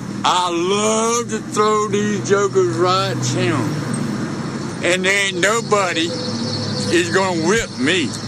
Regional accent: Christmas, Florida, United States; And I was born and raised in Christmas, Florida. There ain't nothing scares me. There's gator, snake.

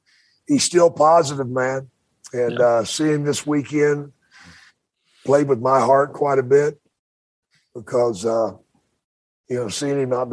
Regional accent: Dallas, Texas, United States; you know I'm from Dallas

